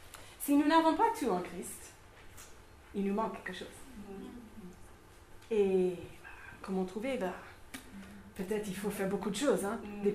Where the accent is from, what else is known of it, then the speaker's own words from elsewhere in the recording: United States; Par exemple, moi, je suis américaine.